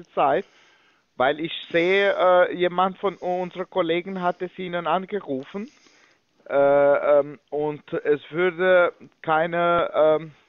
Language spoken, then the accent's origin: German; England, United Kingdom; German is a second language; weil ich bin Engländer.